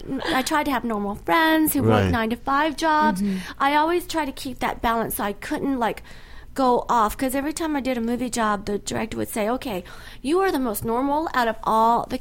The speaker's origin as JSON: {"language": "English", "region": "the South", "country": "United States", "accent": "Southern", "said": "She had me going to acting school to get rid of my Southern accent."}